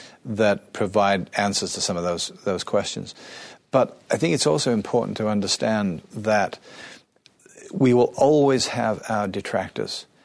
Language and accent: English; Liverpool, North West England, United Kingdom; born or raised there